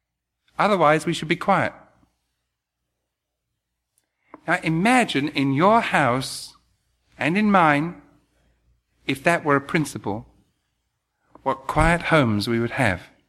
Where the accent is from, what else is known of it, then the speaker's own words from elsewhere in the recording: London, United Kingdom; I was a boy growing up in London. It's now a very posh place, it was in those days. It's now a bit of a slum.